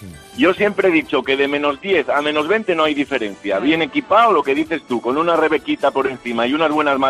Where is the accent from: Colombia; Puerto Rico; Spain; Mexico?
Spain; Villamanín, Castile and León; es en mi pueblo, que es Villamanín, en el norte de la provincia de León, antes de llegar a Pajares.